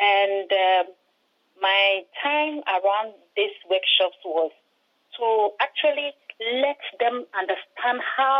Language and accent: English; Ghana; now in Germany; Actually, I come from Ghana